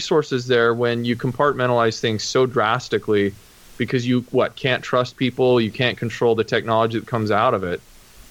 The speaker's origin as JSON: {"language": "English", "region": "Utah", "country": "United States", "tie": "born or raised there", "said": "So I grew up in Utah primarily"}